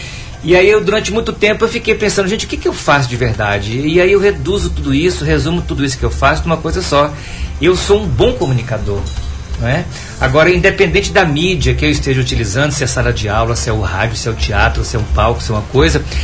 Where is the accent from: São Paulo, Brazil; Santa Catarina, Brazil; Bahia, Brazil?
Bahia, Brazil; Bom Jesus da Serra; also born or lived in Piauí; eu fui gestado no Ceará. O processo de evolução foi de que nasci em Piauí, aí vim para Bom Jesus da Serra, e na época era distrito de Poções, então eu sou registrado como se tivesse nascido em Poções.